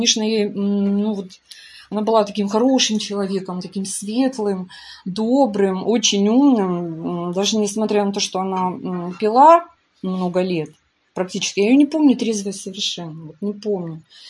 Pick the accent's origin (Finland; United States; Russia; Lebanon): Russia; Vladikavkaz, North Ossetia–Alania; Я жила, родилась в Владикавказе, в Северной Осетии. Городок был маленький